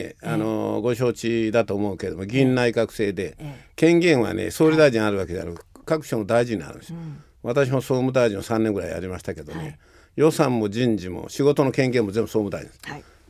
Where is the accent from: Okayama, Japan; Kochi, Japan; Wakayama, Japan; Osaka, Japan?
Okayama, Japan; 私岡山県だから出身は